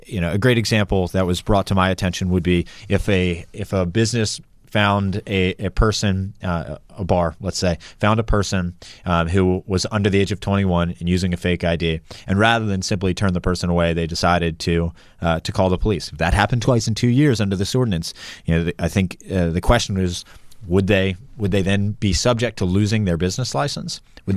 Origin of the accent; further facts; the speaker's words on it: Camden, New Jersey, United States; Hey, right, I grew up in the midst of politics in Camden, and I just like to do it differently, Don.